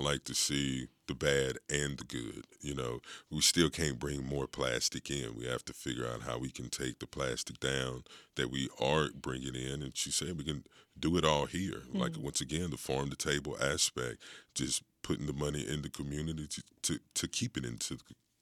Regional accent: Virginia, United States; So growing up, like, it's always, I'm from Virginia.

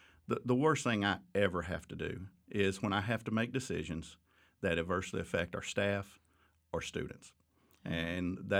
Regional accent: Bonham, Texas, United States; I'm from Bonham, Texas, Northeast Texas, and came to Baylor

